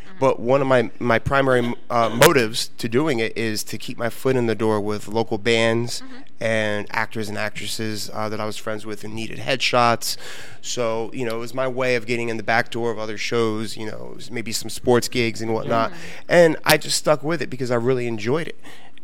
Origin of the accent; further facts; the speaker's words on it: Vineland, New Jersey, United States; now in Galloway, United States; I was born and raised in Vineland, New Jersey. Currently in Galloway, but yeah, we're all from Vineland.